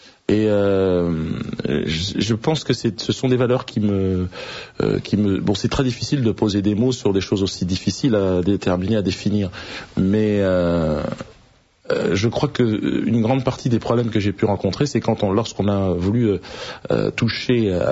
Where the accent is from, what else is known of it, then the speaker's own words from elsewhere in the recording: France; C'est dans ma double culture, je dirais que c'est cela. Même si j'ai grandi en France, c'est clair, et dans une tradition chrétienne, évidemment